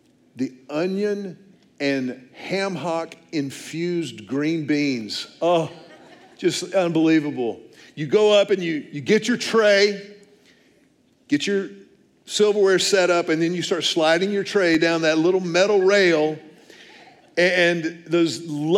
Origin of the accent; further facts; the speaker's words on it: Houston, Texas, United States; When I was a kid growing up in Houston, I could not imagine a better restaurant than Luby's Cafeteria.